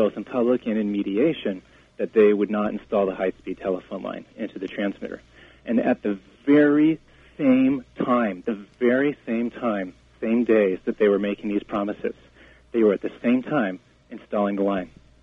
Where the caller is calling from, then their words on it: California, United States; I'm calling from California, listening via the Internet.